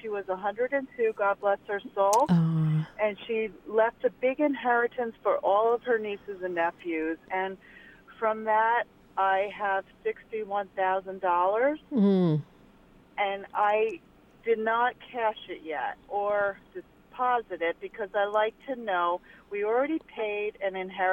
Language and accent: English; Pennsylvania, United States; And I'm from Pennsylvania.